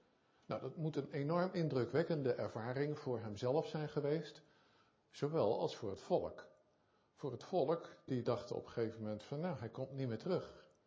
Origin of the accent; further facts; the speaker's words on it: Zoetermeer, South Holland, Netherlands; voor degenen die mij nog niet kennen. Ik kom uit Zoetermeer.